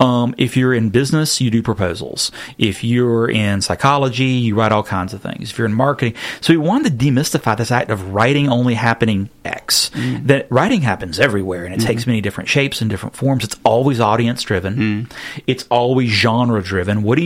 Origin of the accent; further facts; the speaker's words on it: the South, United States; I'm tangenting, but I'm from the South. That's what we do.